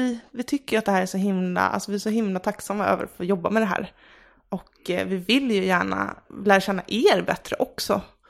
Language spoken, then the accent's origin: Swedish; Stockholm, Stockholm County, Sweden; Jag kan inte rikssvenska, jag är från Stockholm och jag hade kört.